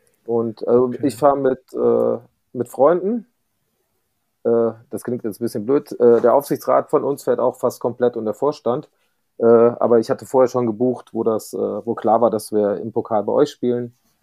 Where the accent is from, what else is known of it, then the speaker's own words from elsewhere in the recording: Düsseldorf, North Rhine-Westphalia, Germany; als Düsseldorfer